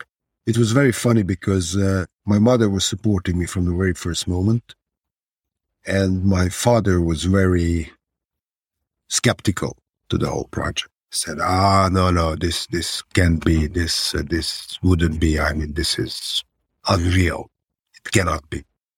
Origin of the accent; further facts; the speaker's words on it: Transylvania, Romania; English is a second language; I'm coming from Transylvania. I have an uncle in Austria. I would like to go there. You know, my life in Transylvania is not a great deal to brag about it.